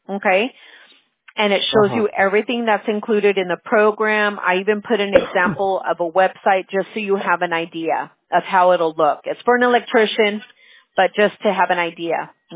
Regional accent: California, United States; I'm originally from California. But my grandfather's, so my dad's father was from El DF. He was from Mexico City, right?

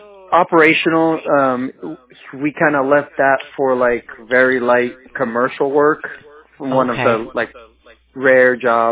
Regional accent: Sacramento, California, United States; I'm from Sacramento, born and raised.

